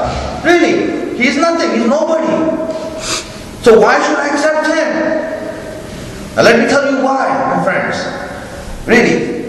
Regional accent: Chicago, Illinois, United States; I come from Chicago, we have a lot of tall buildings there, right?

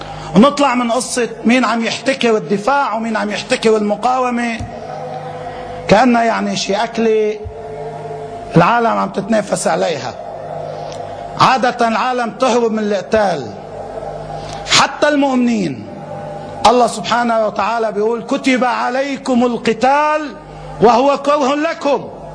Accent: Lebanon

